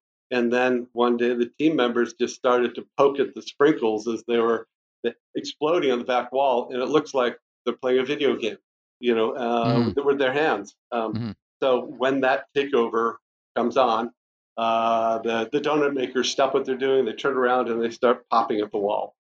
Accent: Northeast, United States; I'm new to the brand, you know, I grew up in the Northeast

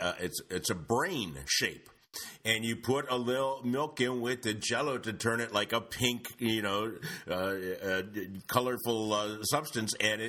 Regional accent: Cleveland, Ohio, United States; I love Christmas Story because that house is not far from where I grew up in Cleveland.

